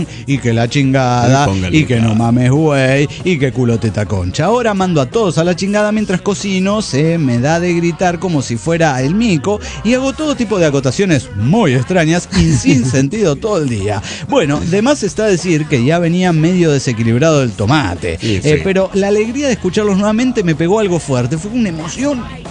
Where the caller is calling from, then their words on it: Morón, Buenos Aires Province, Argentina; de Morón, Argentina.